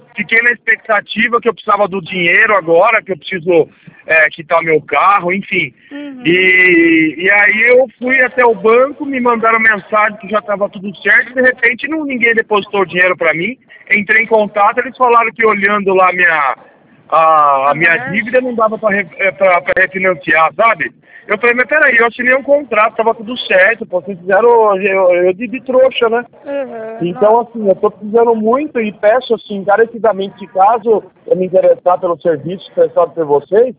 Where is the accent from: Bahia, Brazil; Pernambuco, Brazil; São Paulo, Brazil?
São Paulo, Brazil; Jundiaí; que eu sou de Jundiaí